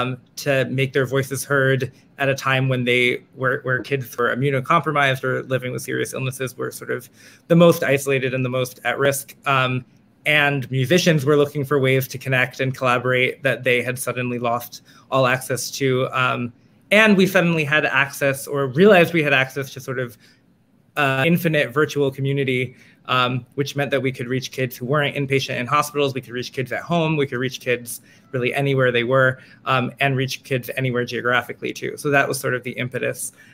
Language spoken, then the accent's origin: English; Manhattan, New York, United States; I am from Manhattan, where I continue to live.